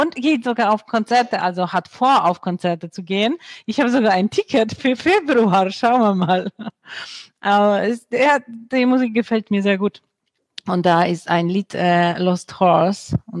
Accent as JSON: {"language": "German", "country": "Poland", "said": "ich komme ja aus Polen und ich interessiere mich sehr für die politischen Entwicklungen dort."}